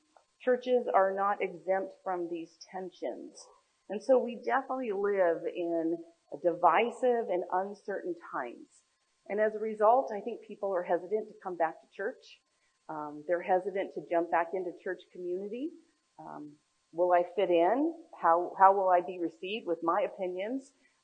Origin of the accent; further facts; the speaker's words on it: California, United States; Just those three roles required me to move from my hometown of Southern California in North San Diego County up to Arnold